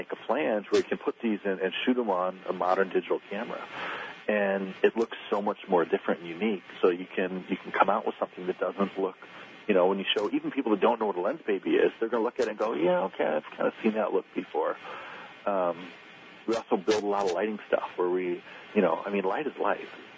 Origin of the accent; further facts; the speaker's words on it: Brookfield, Illinois, United States; we've done it in my here in my hometown of Brookfield